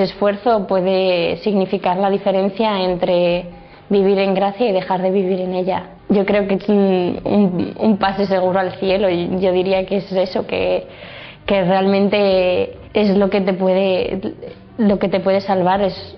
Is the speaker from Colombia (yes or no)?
no; Santander, Cantabria, Spain; now in Madrid, Spain; tengo 19 años, soy de Santander y estudio Ingeniería Mecánica en Madrid.